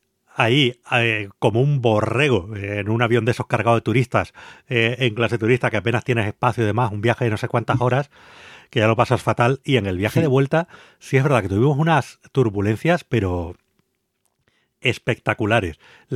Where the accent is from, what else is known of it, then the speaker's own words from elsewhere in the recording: Canary Islands, Spain; A ver, yo es que soy canario.